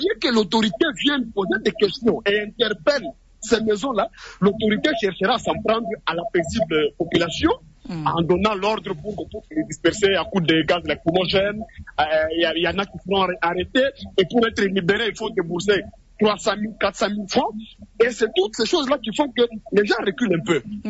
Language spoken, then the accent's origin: French; DR Congo; nous sommes Congolais